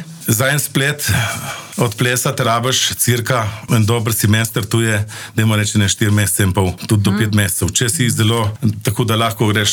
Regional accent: Lokavec, Gorizia, Slovenia; now in Postojna, Slovenia; Ja, prihajam iz Lokavca pri Ajdovščini. V Postojno me je zaneslo življenje, mlado. Kot 17-letni fant sem prišel v Pivko delat

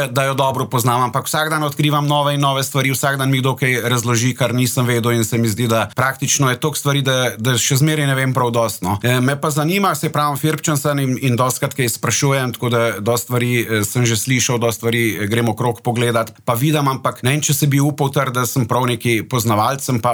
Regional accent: Inner Carniola, Slovenia; da sem Hribec v dolini, mi pravijo tudi, da sem Cerkničan, tako da vse skupaj nekako zapakiram, pa rečem, da sem Notranjec, sem povsod po malem živo

